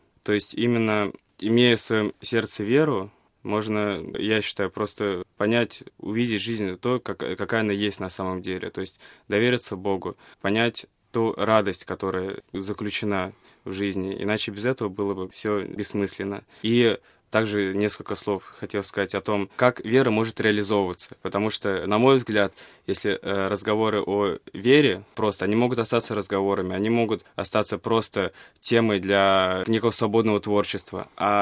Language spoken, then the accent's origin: Russian; Moscow, Russia; я католик из Москвы, прибыл на встречу ТЗ в Рим.